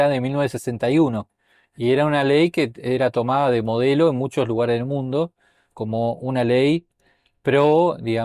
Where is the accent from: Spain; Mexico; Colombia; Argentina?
Argentina; Buenos Aires; born there; nací en Buenos Aires